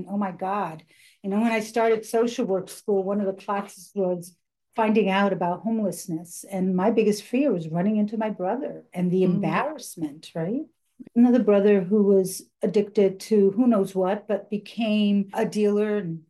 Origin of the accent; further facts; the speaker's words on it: New York City, New York, United States; also born or lived in Dominican Republic; Well, I'm from the Dominican Republic, raised in New York City, have been here in the States since I was five.